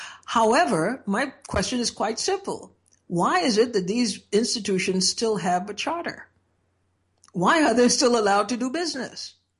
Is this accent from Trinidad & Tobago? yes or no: yes; Trinidad & Tobago; I grew up in Trinidad where people actually did debate.